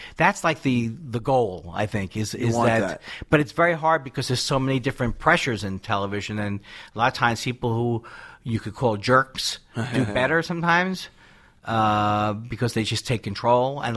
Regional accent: Queens, New York, United States; because I'm from Queens, New York. He's from Queens, but he started in New York. I started out in L.A.

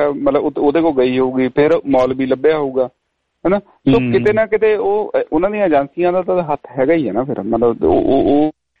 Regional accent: Punjab, India; ਅਸੀਂ ਪੰਜਾਬ ਤੋਂ ਆਏ ਸੀ

